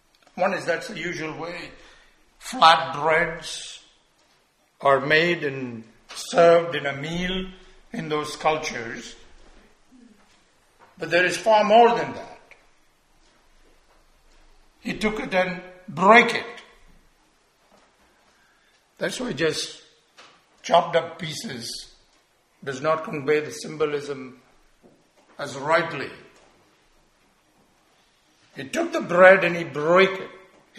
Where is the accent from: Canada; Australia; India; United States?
India; I remember growing up in India, you would come across these laborers.